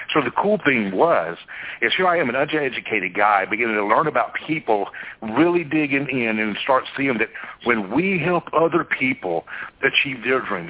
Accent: Fort Worth, Texas, United States; Well, I grew up in Fort Worth, and I wanted to go back home.

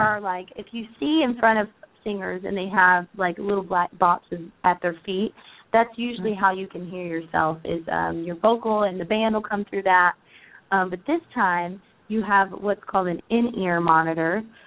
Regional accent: Texas, United States; I'm from Texas, and they're from Texas.

